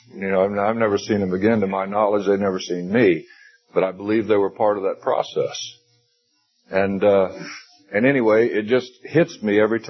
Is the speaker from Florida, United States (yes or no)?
yes; Florida, United States; born there; It wasn't where I was born. I was born in North Florida.